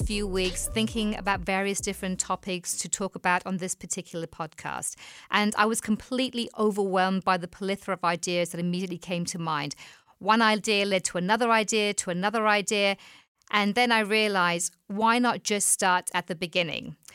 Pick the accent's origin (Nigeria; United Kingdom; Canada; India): United Kingdom; England; now in United States; I'm from England